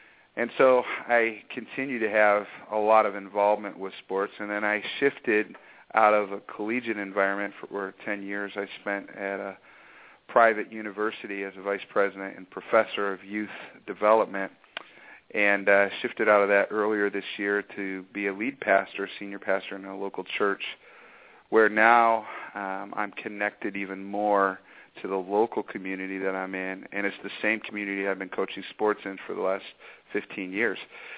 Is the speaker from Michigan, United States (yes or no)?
yes; Michigan, United States; I grew up in Michigan and played football in Michigan